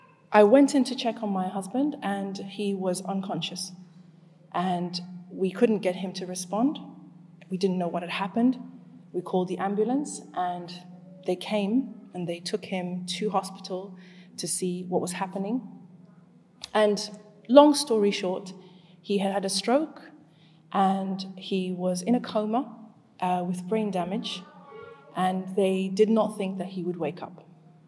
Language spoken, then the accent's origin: English; Zimbabwe; also born or lived in Leeds, United Kingdom; I was born in Leeds, and I grew up in Zimbabwe, and I became a Muslim while I was at university. So I'm a revert.